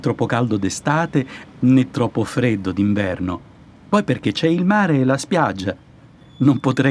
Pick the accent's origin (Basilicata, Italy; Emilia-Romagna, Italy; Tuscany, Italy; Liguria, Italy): Liguria, Italy; Genoa; ho 19 anni, sono genovese